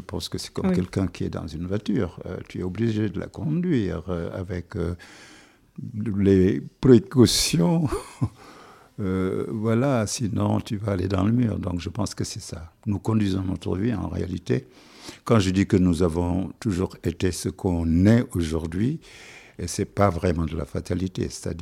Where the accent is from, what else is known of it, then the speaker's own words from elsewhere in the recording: Senegal; ça se voit que je suis sénégalais.